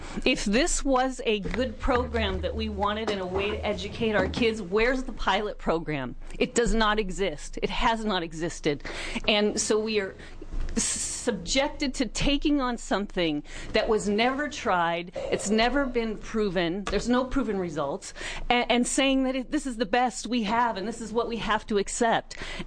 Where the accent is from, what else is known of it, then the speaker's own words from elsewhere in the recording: Scappoose, Oregon, United States; I am from Scappoose.